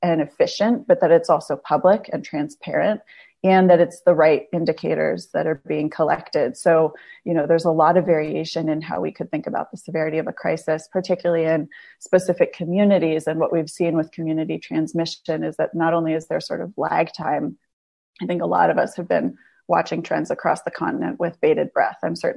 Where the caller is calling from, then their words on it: Cambridge, Massachusetts, United States; I'm calling in from Cambridge, Massachusetts